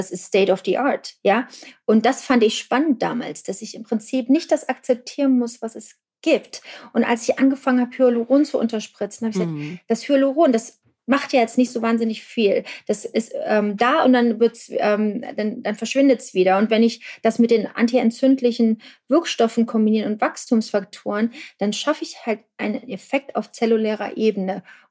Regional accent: East Germany, Germany; ich bin in der DDR groß geworden

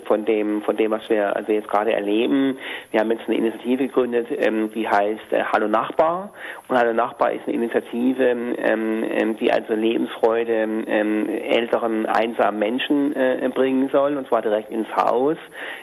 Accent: Hamburg, Germany; ich jetzt also als Hamburger an den Oberbürgermeister schreiben

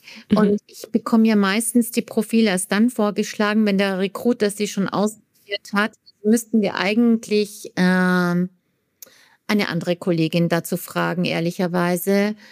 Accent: Vienna, Austria; ich komme ja aus Wien

